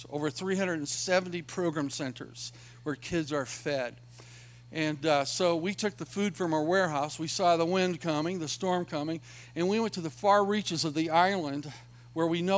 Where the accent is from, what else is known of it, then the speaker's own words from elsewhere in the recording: Springfield, Oregon, United States; I know when I was growing up, I grew up poor outside of Eugene, Oregon in Springfield.